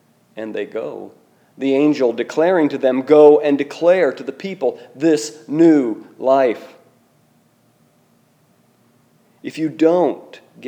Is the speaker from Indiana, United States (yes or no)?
yes; Rushville, Indiana, United States; I mean, some of you know I'm from Rushville, Indiana, and that's certainly a strike against anyone.